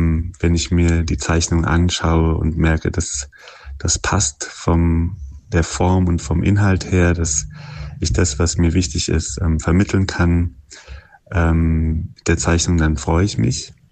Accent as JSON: {"language": "German", "region": "Berlin", "country": "Germany", "said": "ich komme aus Berlin"}